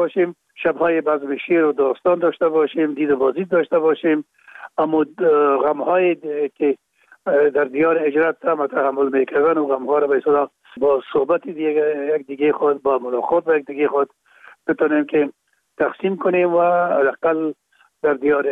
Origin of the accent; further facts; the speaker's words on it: Kabul, Afghanistan; در کابل، شهید کابل به دنیا آمدیم، اصل مدرکه خانه کابل است